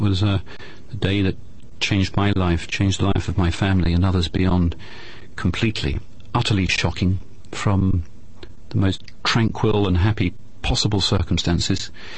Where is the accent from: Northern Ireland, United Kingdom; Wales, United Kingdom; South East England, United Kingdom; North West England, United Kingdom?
South East England, United Kingdom; Mersham; also born or lived in London; I was born in London, but a few days old, I came down and lived in Mersham, and I was the tail-end Charlie of a large family.